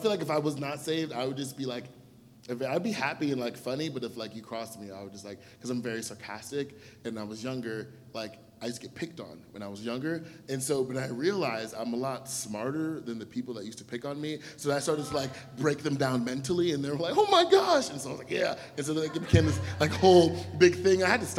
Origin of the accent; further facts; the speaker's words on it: Columbus, Ohio, United States; I lived there during my junior and senior year of high school, which is why I say I'm from Columbus